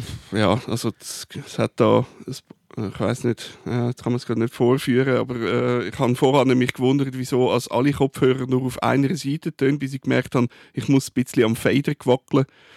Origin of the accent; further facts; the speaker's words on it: Zurich, Switzerland; Aber als Zürcher kennt man die Kanzlei einfach. Und sonst ist man kein Zürcher, sonst ist man allenfalls ein Zugereister